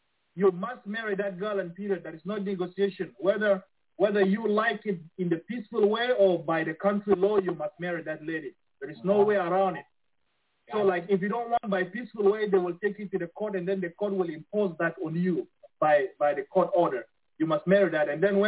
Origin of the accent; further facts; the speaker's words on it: Khartoum, Sudan; moved away as an adult; also born or lived in South Sudan; from the time I moved from South Sudan, I was 10, and then I grew up in Khartoum until I was 23 when I left.